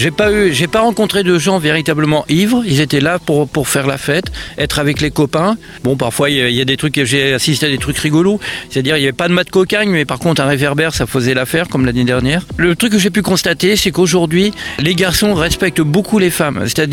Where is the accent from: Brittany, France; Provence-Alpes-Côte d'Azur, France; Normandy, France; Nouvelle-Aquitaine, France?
Normandy, France; Alors moi, je suis normand.